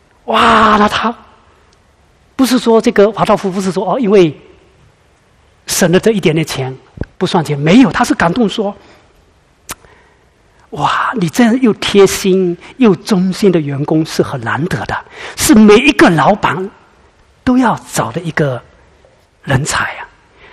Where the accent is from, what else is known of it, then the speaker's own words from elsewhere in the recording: China; 我们老家中国发生什么事情？